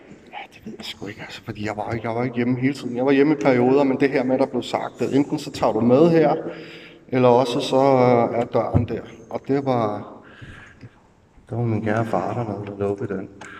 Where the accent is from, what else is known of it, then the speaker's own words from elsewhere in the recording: Herlev, Capital Region of Denmark, Denmark; Jeg er vokset op i Østerbro, Herlev, en velfungerende familie.